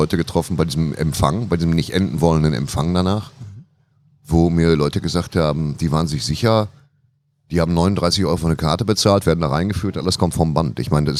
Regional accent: North Rhine-Westphalia, Germany; Gott sei Dank komme ich aus dem Ruhrgebiet, da waren es nur 4.

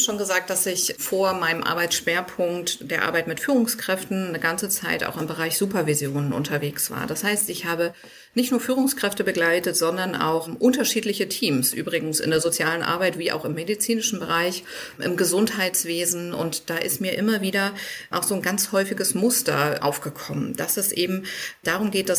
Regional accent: Hannover, Lower Saxony, Germany; ich komme aus dem Großraum Hannover

